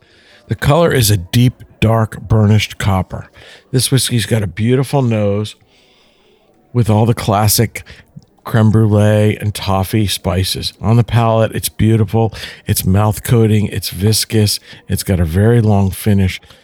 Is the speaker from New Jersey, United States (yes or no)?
yes; Springfield, New Jersey, United States; I grew up in Springfield, New Jersey.